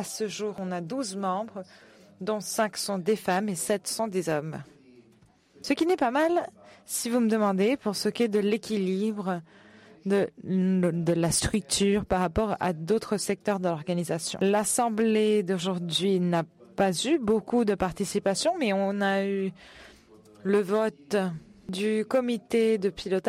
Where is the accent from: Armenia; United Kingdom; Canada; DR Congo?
Armenia; À l'origine, je viens d'Arménie